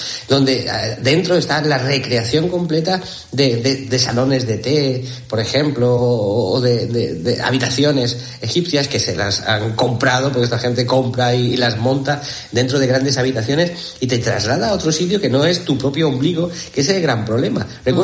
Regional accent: Madrid, Community of Madrid, Spain; me crié en Madrid toda mi adolescencia, hasta la primera juventud en Madrid

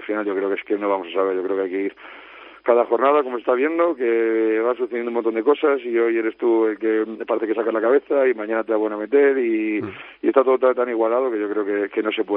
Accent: Madrid, Community of Madrid, Spain; yo por suerte soy de Madrid

